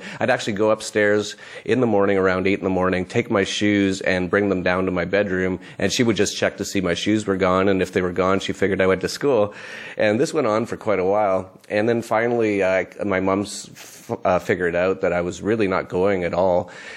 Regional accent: Canada; I grew up in Canada, so it was always Canada's the greatest because of this and that.

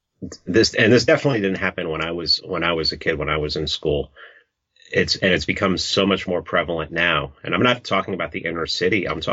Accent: Bronx, New York, United States; I grew up in the inner city. I grew up in the Bronx.

